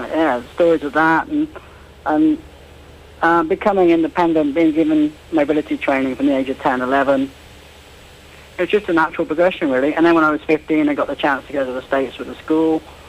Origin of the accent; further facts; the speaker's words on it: Weston-super-Mare, South West England, United Kingdom; I come from Western Supermare originally, and I went to Bristol every day from about the age of 5 till 8, and then I went to Coventry to a boarding school